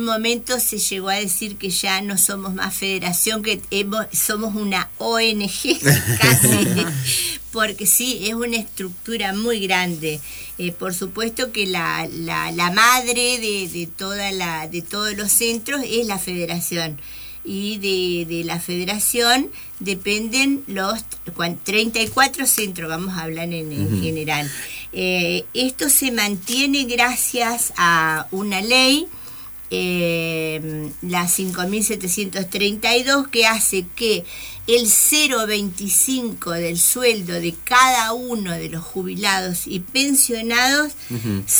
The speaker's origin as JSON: {"language": "Spanish", "town": "Rosario del Tala", "region": "Entre Ríos", "country": "Argentina", "said": "Yo soy de Rosario del Tala, ajá, originaria de Rosario del Tala. O sea que viajo continuamente, estoy 3 días acá en Paraná y bueno, el resto de la semana estoy en Rosario del Tala."}